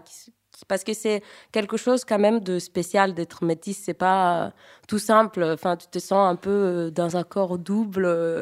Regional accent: Greece; moi, j'ai grandi en Grèce

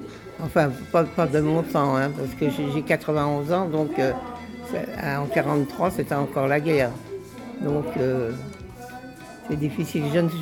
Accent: Pantin, Île-de-France, France; J'ai toujours habité à Pantin. Je suis née à Pantin et j'ai toujours vécu à Pantin. Donc je suis allée à l'école à Pantin.

